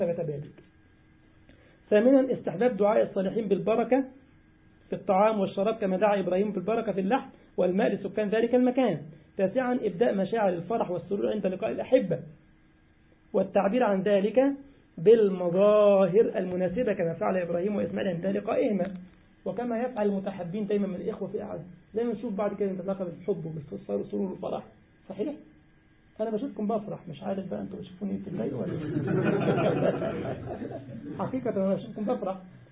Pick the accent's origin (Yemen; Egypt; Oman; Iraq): Egypt; عندنا في مصر الامهات يعني الكبيره، دجاجه كبيره يعني.